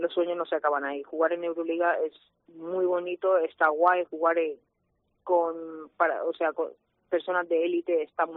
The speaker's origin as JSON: {"language": "Spanish", "town": "Almería", "region": "Andalusia", "country": "Spain", "said": "poder viajar a Almería, a mi tierra, para jugar allí, ¿sabes?"}